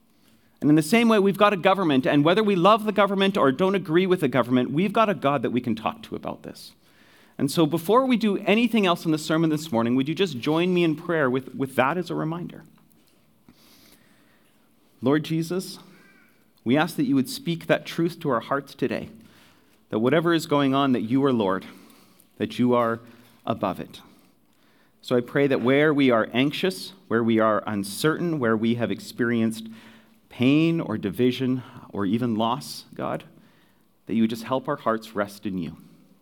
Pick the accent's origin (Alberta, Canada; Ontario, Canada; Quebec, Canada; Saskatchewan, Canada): Alberta, Canada; Edmonton; I am from Edmonton.